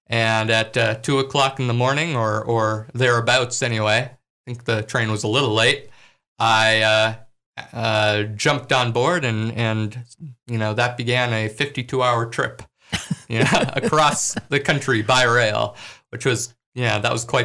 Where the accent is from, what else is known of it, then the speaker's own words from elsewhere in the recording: Libby, Montana, United States; that was a really convenient way to get from the city to my hometown of Libby, Montana.